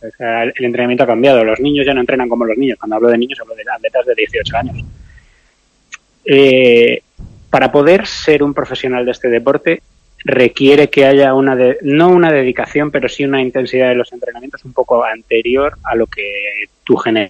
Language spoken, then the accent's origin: Spanish; Móstoles, Community of Madrid, Spain; yo soy un chaval de Madrid, de Móstoles